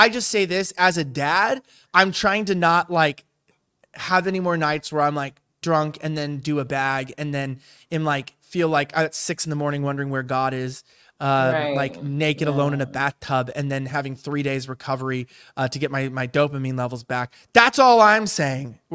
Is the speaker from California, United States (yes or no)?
yes; Los Angeles, California, United States; Like, I'm from Los Angeles. I was like this metrosexual, you know, weird kid